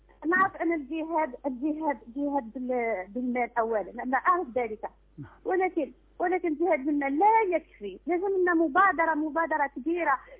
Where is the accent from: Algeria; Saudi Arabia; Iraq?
Algeria; أنا حتما من الجزائر